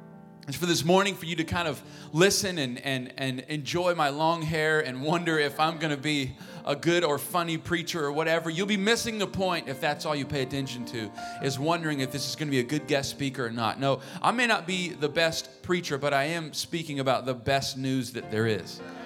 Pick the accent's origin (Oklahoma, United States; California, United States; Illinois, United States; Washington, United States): Oklahoma, United States; Oklahoma City; But yeah, we're from Oklahoma City, and like I'm a part of a church called Church of the Harvest that my father founded 25 years ago.